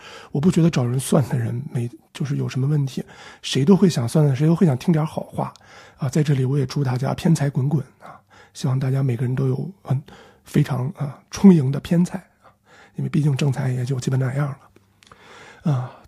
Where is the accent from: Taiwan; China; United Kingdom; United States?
China; 我们作为一个中国人